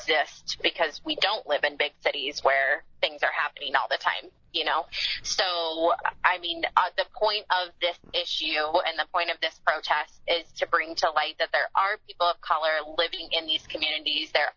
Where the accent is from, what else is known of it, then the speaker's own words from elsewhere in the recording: Sherrard, Illinois, United States; I identify as a woman of color. I grew up in Sherrard amongst mostly white students